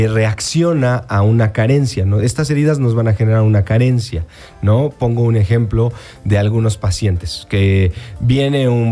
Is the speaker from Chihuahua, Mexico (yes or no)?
no; Mexico City, Mexico; yo crecí en la Ciudad de México y muchos años estuve ahí en la escuela, la prepa